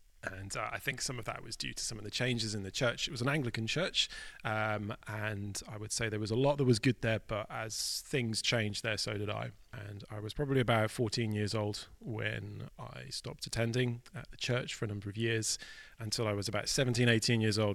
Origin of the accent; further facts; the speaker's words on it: Norwich, East of England, United Kingdom; I grew up in Norwich and went to a city school and sort of had that upbringing. But actually, when I first came to my own faith at about 17, the first thing I did was actually leave the country.